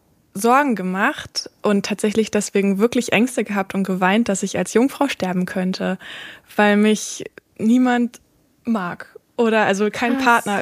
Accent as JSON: {"language": "German", "region": "Berlin", "country": "Germany", "said": "ich bin 28 Jahre alt. Ich komme aus dem Rand von Berlin"}